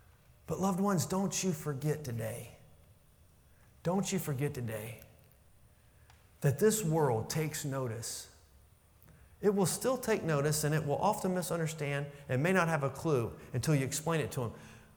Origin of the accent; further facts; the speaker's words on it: Newport News, Virginia, United States; It's been over 2 decades since I called this area home. I was raised in Newport News. I still have family who live there.